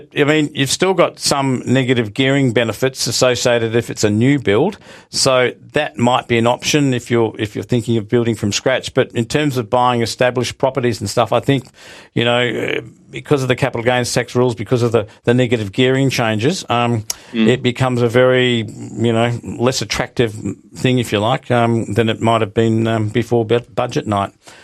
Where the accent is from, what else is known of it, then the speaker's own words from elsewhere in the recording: Western Australia, Australia; In my home state of WA, they do it by private treaty, very few auctions.